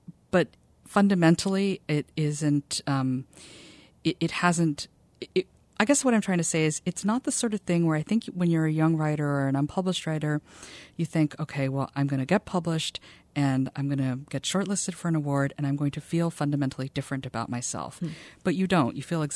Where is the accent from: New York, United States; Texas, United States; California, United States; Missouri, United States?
California, United States; Los Angeles; born there; No, I was born in Los Angeles, I consider Hawaii my home, and I'm a fourth generation Asian American, and the whole family's from Hawaii.